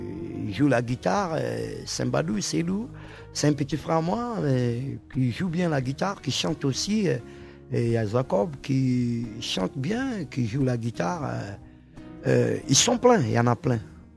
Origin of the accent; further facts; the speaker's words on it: Burkina Faso; Je crois qu'arrivé chez moi au Burkina, je vais agrandir ma façon de travailler